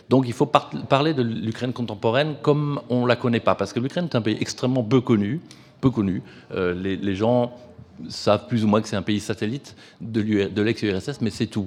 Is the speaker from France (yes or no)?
yes; France; moi je suis français, la France n'est pas représentée non plus.